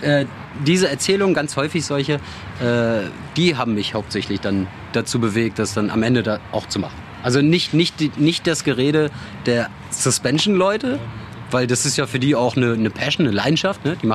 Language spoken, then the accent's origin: German; Syria; Ich bin ja Kurde aus Syrien, komme aus einem streng konservativen muslimischen Haushalt